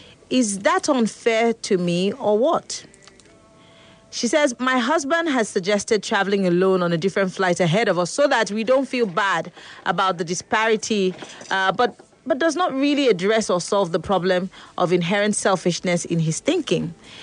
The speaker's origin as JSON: {"language": "English", "town": "Calabar", "region": "Cross River", "country": "Nigeria", "tie": "born or raised there", "said": "I grew up in Calabar."}